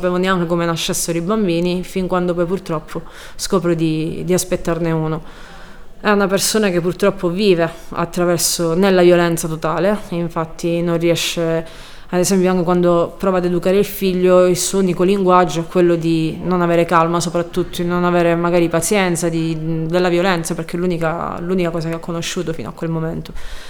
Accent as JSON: {"language": "Italian", "region": "Calabria", "country": "Italy", "said": "Lì le persone, che diciamo come calabresi, ecco, sappiamo perfettamente che significa andare via"}